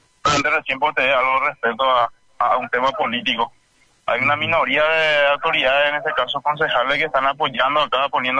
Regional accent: Paraguay; como paraguayos también nos merecemos una vida digna

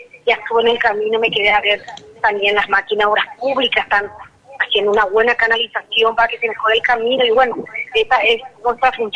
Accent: Paraguay; ahora somos todos paraguayos

